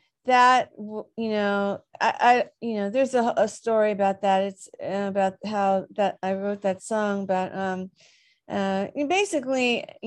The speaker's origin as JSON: {"language": "English", "town": "Dallas", "region": "Texas", "country": "United States", "tie": "born or raised there", "said": "Oh, my granddad was a cowboy. When I wasn't in the ballet studio, I was on the ranch"}